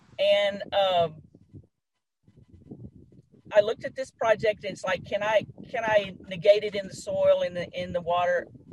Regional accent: Lake Charles, Louisiana, United States; I mean, I'm from Lake Charles, Louisiana.

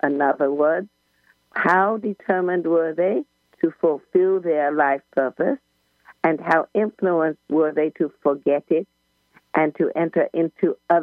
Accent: India; I am from India, so I would put it in terms of my religion from India.

